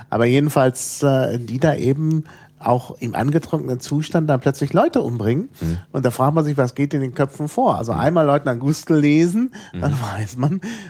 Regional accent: West Germany, Germany; Naja, ich oute mich jetzt mal als Wessi.

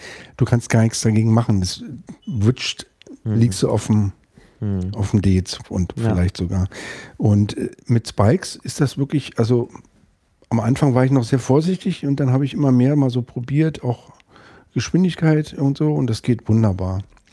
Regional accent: Berlin, Germany; Ich bin in Zehlendorf teilweise aufgewachsen, das ist so im Südwesten von Berlin.

